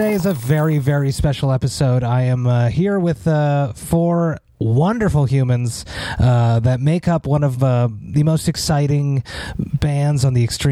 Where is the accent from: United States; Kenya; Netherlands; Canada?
Canada; Montreal, Quebec; show will come through Montreal on April 21st at Place Belle. I am so stoked to see a big ass show in my hometown.